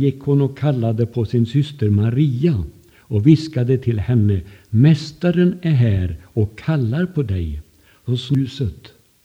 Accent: Undernäs, Västra Götaland County, Sweden; Jag är ju uppväxt i Undernäs, och en liten pingstförsamling var det.

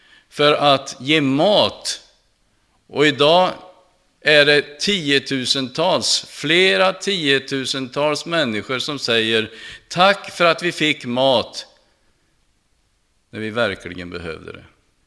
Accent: Östergötland, Sweden; born there; Och ändå är jag inte född i Örebro. Utan jag är född i södra Östergötland.

